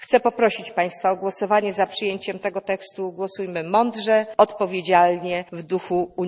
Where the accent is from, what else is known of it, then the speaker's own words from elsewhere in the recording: Silesian Voivodeship, Poland; Dla Górnego Śląska, skąd pochodzę